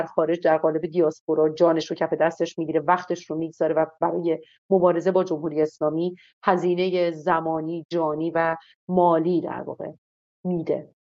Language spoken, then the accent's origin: Persian; Iran; اصلا گیرم من به عنوان یک ایرانی، یک فردی که یک حق رأی داره